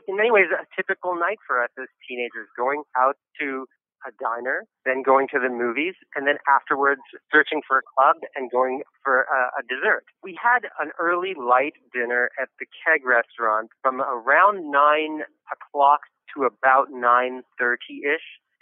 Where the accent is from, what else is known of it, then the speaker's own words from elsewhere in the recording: Vancouver, British Columbia, Canada; also born or lived in Karachi, Pakistan; I grew up partly in Karachi, Pakistan, but most of my life I lived in Vancouver